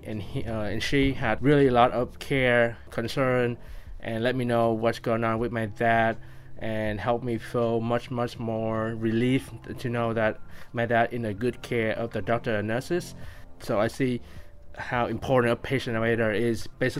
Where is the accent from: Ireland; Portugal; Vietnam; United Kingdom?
Vietnam; English is a second language; now in Seattle, United States; I came from Vietnam back in 2008. Back then, I do not speak English at all. So I went to Seattle World School to catch up on my English.